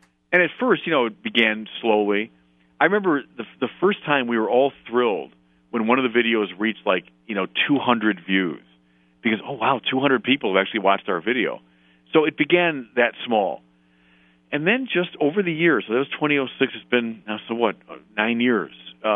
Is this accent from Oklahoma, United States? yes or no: no; Chicago, Illinois, United States; I'm a Chicagoan, so, you know, Siskel and Ebert would sit in a movie theater and talk about movies.